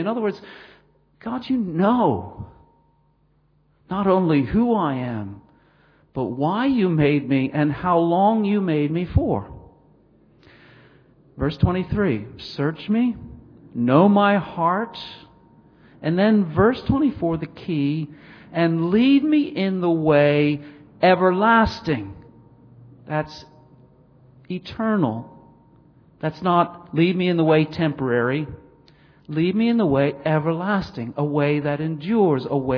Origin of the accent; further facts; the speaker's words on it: Philadelphia, Pennsylvania, United States; I come from Philadelphia. Soul City.